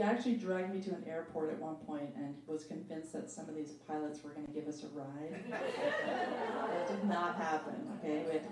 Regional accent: New York City, New York, United States; I'm a hippie from New York City.

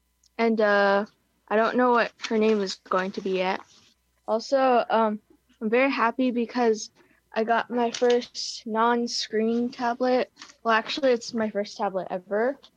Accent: Hudson, New York, United States; I'm from Hudson.

